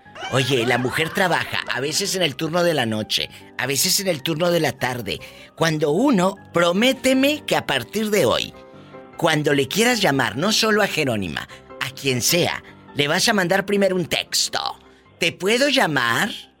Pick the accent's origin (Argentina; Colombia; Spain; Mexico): Mexico; Y luego tomaban lista allá en México, por ejemplo, en mi tierra.